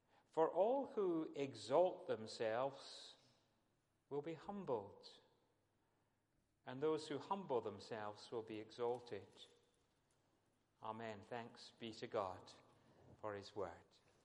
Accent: Glasgow, Scotland, United Kingdom; Well, I wouldn't say that because I'm a Glaswegian.

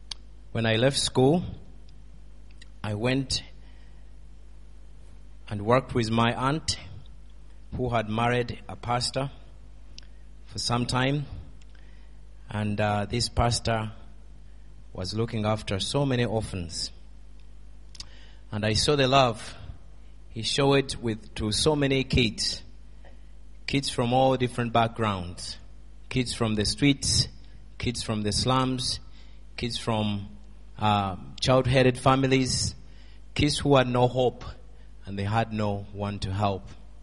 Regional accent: Uganda; I'm from Uganda. I am a Ugandan, and I was born in Uganda. I was born long, long time ago, in the times when Idi Amin was the president, in the 70s.

